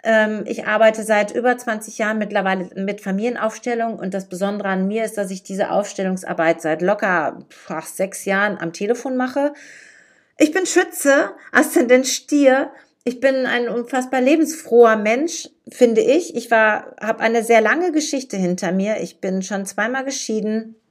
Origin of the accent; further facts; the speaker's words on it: Dortmund, North Rhine-Westphalia, Germany; moved away as an adult; Ich bin 1964 in Dortmund im Ruhrgebiet auf die Welt gekommen und darauf war ich immer stolz. Ich bin ein Kind des Ruhrgebiets. Mein Herz schlägt auch nach wie vor dafür. Mittlerweile wohne ich aber schon seit 17 Jahren in Niedersachsen.